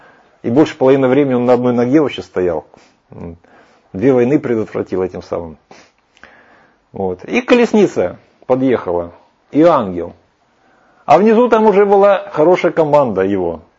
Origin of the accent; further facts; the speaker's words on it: Kaliningrad, Kaliningrad Oblast, Russia; born there; а я же родился в Калининграде, думаю, меня туда не таскали случайно на эту пирамиду.